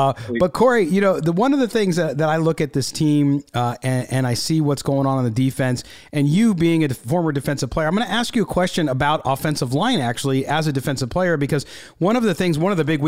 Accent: Park Ridge, Illinois, United States; I'm originally a Park Ridge boy. I was born in Park Ridge, so I'm from the area.

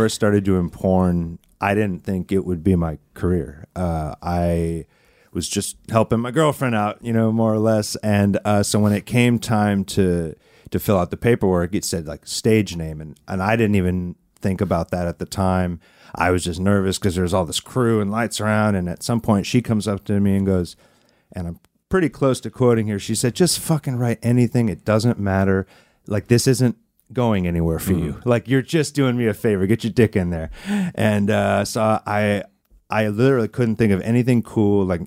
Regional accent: San Diego, California, United States; growing up in San Diego, I had some friends, and we were in like a hip-hop group.

